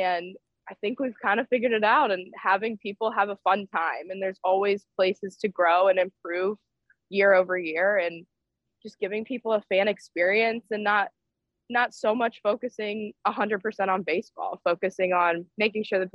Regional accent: the South, United States; And, you know, I'm not from the Midwest. I'm from the South, actually.

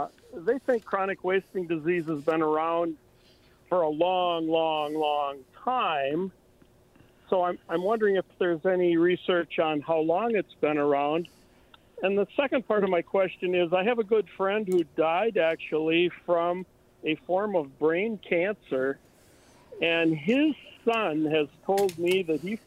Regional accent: Wisconsin, United States; years ago I grew up in Waupaca County, which is a huge deer country

